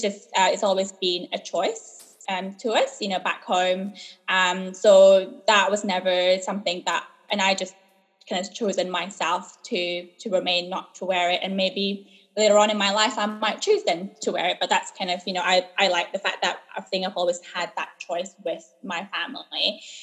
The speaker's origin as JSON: {"language": "English", "country": "Malaysia", "tie": "born or raised there", "said": "So growing up in Malaysia"}